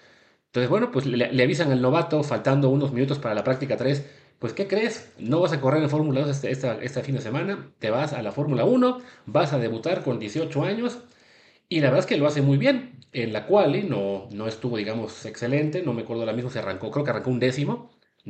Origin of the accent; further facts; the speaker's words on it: Mexico; como mexicanos